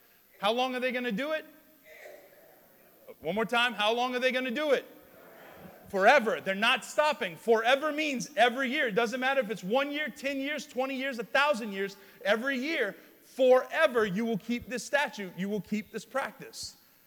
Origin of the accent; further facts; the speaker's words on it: Louisiana, United States; Now, I grew up in South Louisiana.